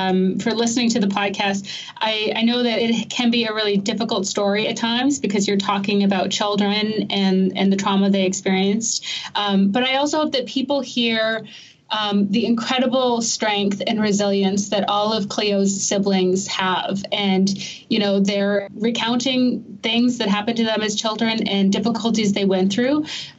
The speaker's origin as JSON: {"language": "English", "country": "Canada", "said": "I have to say, as a Canadian, I do not know what Mr. Pibb is."}